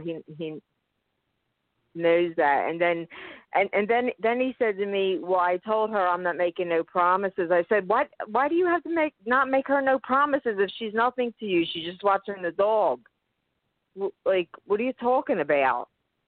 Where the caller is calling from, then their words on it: Pennsylvania, United States; from Pennsylvania. I just had tuned in.